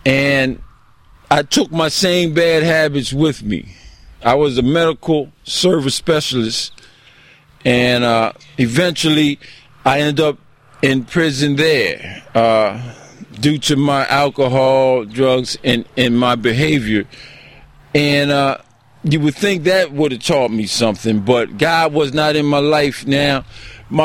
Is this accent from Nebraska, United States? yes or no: no; Camden, New Jersey, United States; born there; I was born in Camden, New Jersey.